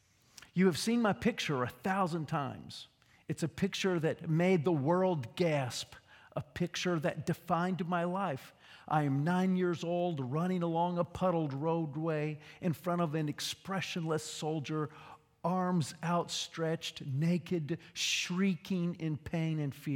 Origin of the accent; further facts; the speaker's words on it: Vietnam; the religion I was brought up in Vietnam